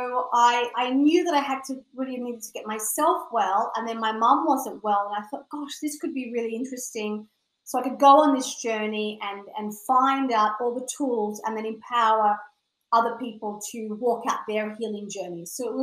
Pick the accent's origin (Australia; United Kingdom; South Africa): Australia; Well, I'm an Aussie. I'm half Aussie, half English. So Aussie mom, English dad. And I was born in Australia.